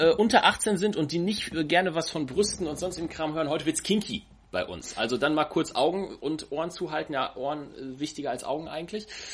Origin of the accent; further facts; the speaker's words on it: North Rhine-Westphalia, Germany; Wir kommen alle aus dem Ruhrgebiet.